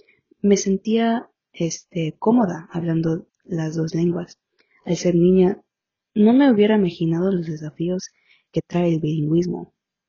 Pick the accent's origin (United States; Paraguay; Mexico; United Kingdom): United States; En mi pueblo, yo digo que en aquellos días no era muy diverso.